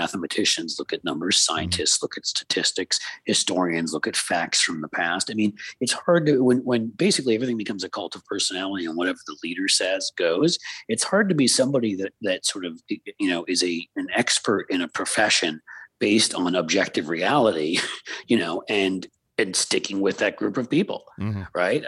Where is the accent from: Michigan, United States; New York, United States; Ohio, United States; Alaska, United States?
New York, United States; New York City; also born or lived in Philadelphia / Washington, D.C.; I grew up on the East Coast in New York City and went to college in Philly and lived in D.C.